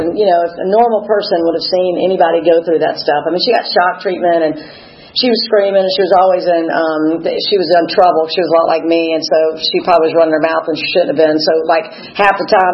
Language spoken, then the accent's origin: English; Atlanta, Georgia, United States; born there; I was born in Atlanta to two parents who were very loving, gave me tons of opportunity.